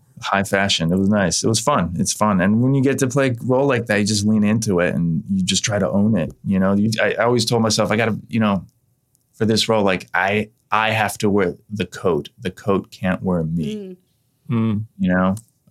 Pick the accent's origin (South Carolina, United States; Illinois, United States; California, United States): Illinois, United States; Chicago; I grew up in Chicago. It was a very heavy Polish neighborhood. My mom, because we immigrated, wanted to make sure that I was in touch with my Polish roots. So I went to Polish school.